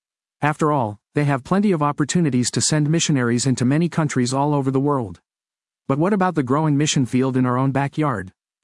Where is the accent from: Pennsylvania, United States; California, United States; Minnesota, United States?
California, United States; Oakland; And again, I'm from Oakland. I spent all my time in progressive circles